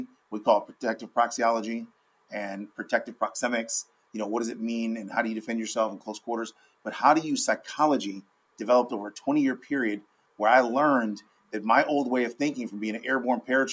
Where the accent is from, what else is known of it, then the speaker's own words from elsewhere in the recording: Ann Arbor, Michigan, United States; I grew up in Ann Arbor, Michigan, which is where the University of Michigan is. And it's a college town, a very progressive town.